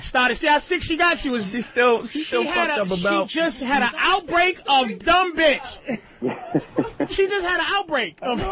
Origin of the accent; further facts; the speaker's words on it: Boston, Massachusetts, United States; Eric in Boston, my hometown.